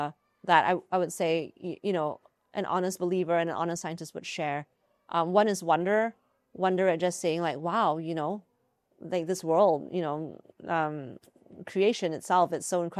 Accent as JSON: {"language": "English", "country": "Malaysia", "tie": "born or raised there", "said": "So I grew up in Malaysia"}